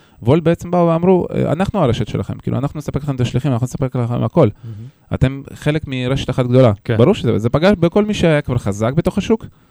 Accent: Beersheba, Southern District, Israel; אני באר שבעי במקור

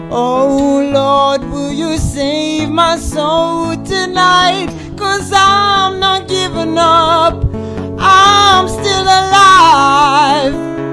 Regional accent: Elishiv, Central District, Israel; אני בן 33. אני ממושב אלישיב, שבעמק חפר.

